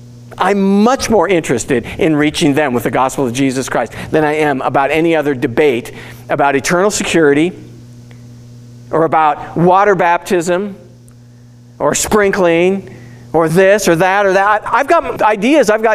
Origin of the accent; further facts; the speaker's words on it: United States; You know, I'm from the United States. What can I say?